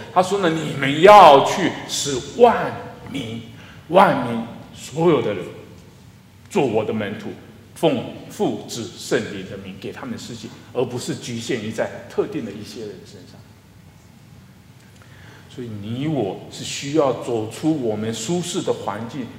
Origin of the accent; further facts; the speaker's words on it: Tainan, Taiwan; 我老家在台南，就在台南的火车站里头呢